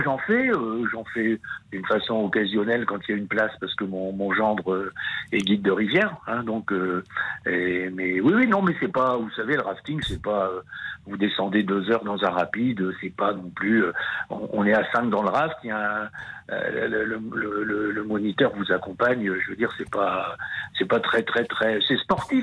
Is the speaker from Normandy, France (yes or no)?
no; Hauts-de-France, France; je suis originaire du Nord et ça fait 12 ans que nous habitons ici avec mon épouse.